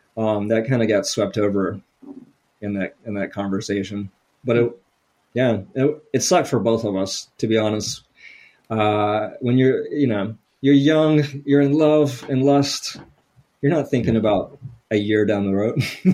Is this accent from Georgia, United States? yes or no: yes; Atlanta, Georgia, United States; moved away as an adult; also born or lived in New Orleans / North Carolina; I was desperate to leave the South at that stage of my life. Ended up in New Orleans because I'm from the Atlanta area.